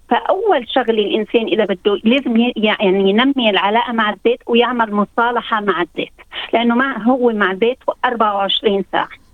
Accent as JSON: {"language": "Arabic", "country": "Lebanon", "tie": "born or raised there", "moved": "yes", "said": "يعني أنا ربيت بلبنان وكبرت"}